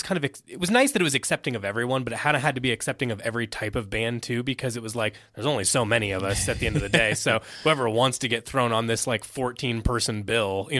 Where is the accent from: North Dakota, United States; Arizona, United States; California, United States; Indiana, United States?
Indiana, United States; also born or lived in Chicago; I'm from Indiana. He's from Ohio. My business partner is from Chicago. I lived in Chicago for a long time too.